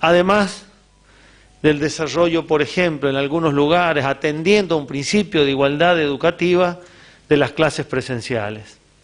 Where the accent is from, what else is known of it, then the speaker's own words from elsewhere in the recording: Pocito, San Juan, Argentina; como los positanos somos sanjuaninos